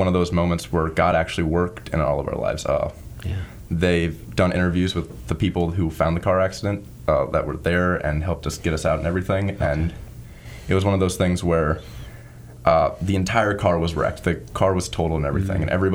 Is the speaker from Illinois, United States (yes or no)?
yes; Illinois, United States; I was born actually in Illinois, and I was raised there with my parents and everything